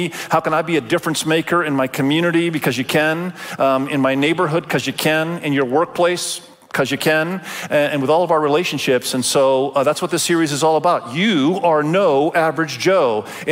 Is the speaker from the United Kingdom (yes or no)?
no; Indonesia; first language Indonesian; English is a second language; I was raised in Indonesia, and so I was a little nervous, frankly, because when I grew up, English is my second language. And so I spoke Indonesian when I was a kid, and I still remember it